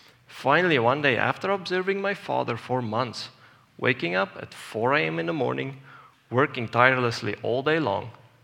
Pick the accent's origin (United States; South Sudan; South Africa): South Africa; Growing up in South Africa in the late 1990s and early 2000s was a period filled with uncertainties and major economic upheaval.